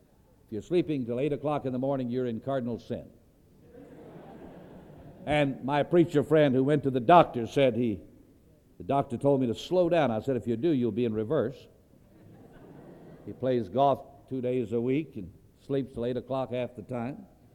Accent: Lynchburg, Virginia, United States; because God had called me to my hometown to start a church. I was born and raised there. Spent all 63 years in Lynchburg, Virginia.

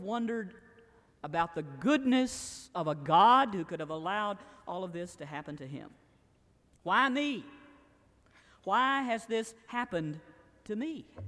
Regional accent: Tennessee, United States; I grew up in East Tennessee. If you've been driving over there in the Smoky Mountains, sometimes you see along the side of a road a sign, "Beware of falling rocks."

